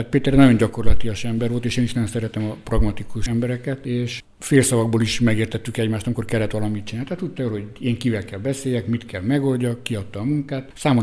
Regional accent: Târgu Mureș, Mureș County, Romania; kiderültünk, hogy ketten marosvásárhelyiek vagyunk

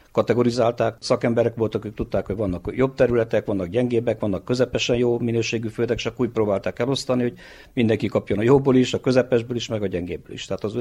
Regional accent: Ehed, Hungary; ehedi lakós, itt születtem, itt éltem le az életem nagy részét

